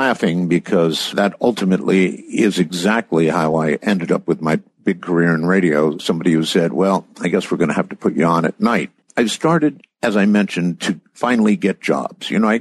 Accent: Camp Lejeune, North Carolina, United States; born there; My dad was a retired colonel from the Marine Corps, and I was born on Camp Lejeune in North Carolina.

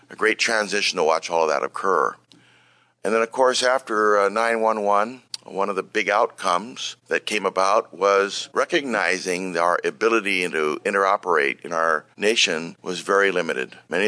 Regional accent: Hawaii, United States; so that should give you a clue right there where I'm from. Yes, I'm from the Hawaiian Islands. Born and raised there.

